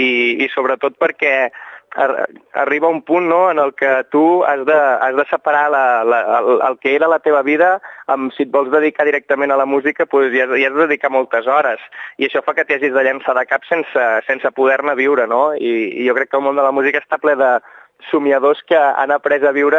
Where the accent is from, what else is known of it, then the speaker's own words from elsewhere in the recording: Barcelona, Catalonia, Spain; nosaltres quan anem pel món i diem que venim de Barcelona se'ns obren les portes a tot arreu